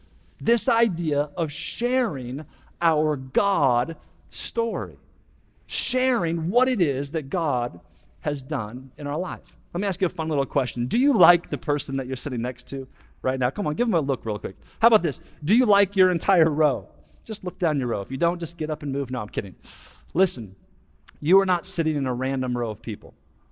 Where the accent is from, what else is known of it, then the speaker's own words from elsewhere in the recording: Indiana, United States; My story is I grew up in Indiana, and I was surrounded by cornfields and basketball.